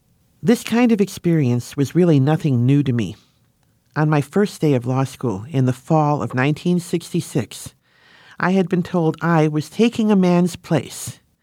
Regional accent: United States; I've only thought, I'm an American.

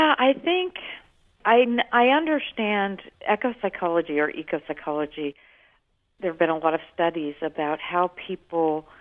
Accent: Ohio, United States; But I came from Ohio, and I came from a place where there are vast amounts of periods where you do not see the sun.

